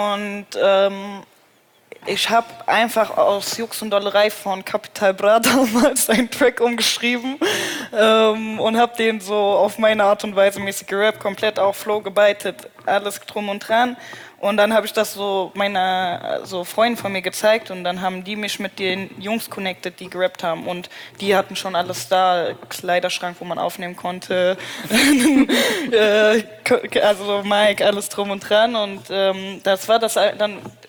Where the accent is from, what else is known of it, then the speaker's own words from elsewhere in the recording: Frankfurt, Hesse, Germany; ich bin in Gallus aufgewachsen